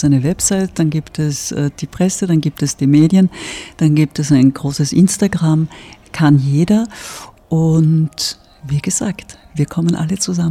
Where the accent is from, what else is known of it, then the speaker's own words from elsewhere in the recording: Vienna, Austria; wenn ich Deutsch nicht als Fremdsprache nehme, ist es meine 4. Fremdsprache. Das Einzige ist, ich bin trotzdem in Wien aufgewachsen.